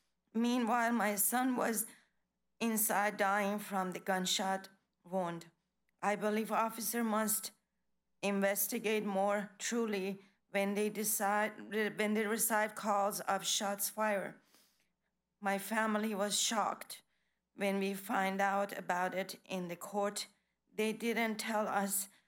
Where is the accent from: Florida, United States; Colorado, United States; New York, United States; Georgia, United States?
Florida, United States; Gainesville; English is a second language; I'm from Gainesville.